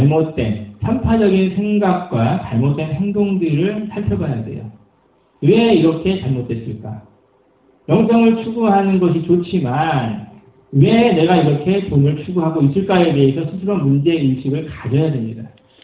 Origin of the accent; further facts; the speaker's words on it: South Korea; 제가 깜짝 놀랐습니다. 한국인의 입장에서.